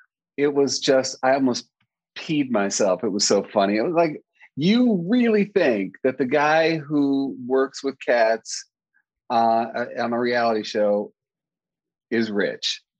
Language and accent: English; New York, United States; I'm a New Yorker and I will find you a litter of kittens.